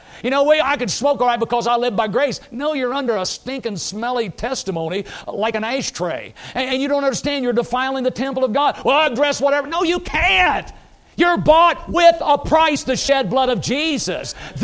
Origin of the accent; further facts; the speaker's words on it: Indiana, United States; Now, folks, I'm from Indiana.